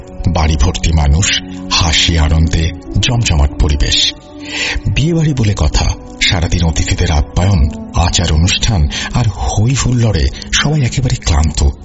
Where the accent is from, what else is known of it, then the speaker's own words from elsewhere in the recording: Kaptai, Chittagong Division, Bangladesh; বলছি রাঙামাটির কাপ্তাই থেকে। আমার গ্রামের বাড়ি নোয়াখালী জেলায়। বাবার চাকরির সূত্রে আমরা রাঙামাটির কাপ্তাইয়ে বড় হয়েছি। গ্রামের বাড়িতে খুবই কম যাওয়া হয় আমাদের।